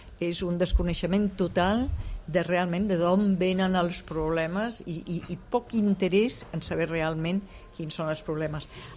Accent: Catalonia, Spain; jo sóc catalana, jo estic per suposat que vull el millor per Catalunya

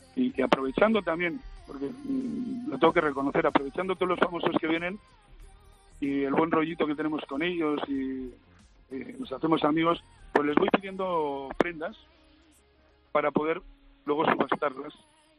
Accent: Bilbao, Basque Country, Spain; Yo como buen vasco, como buen bilbaíno

